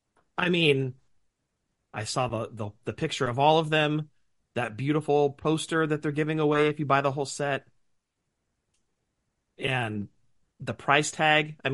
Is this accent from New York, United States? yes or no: no; California, United States; as like a Californian